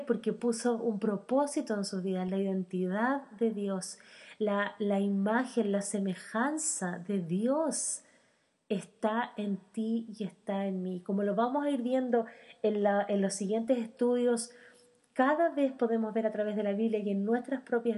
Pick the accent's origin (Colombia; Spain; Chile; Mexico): Chile; Ayer veía un video en Facebook de un programa que dan aquí en Chile. Y bueno, yo soy chilena y estoy acá.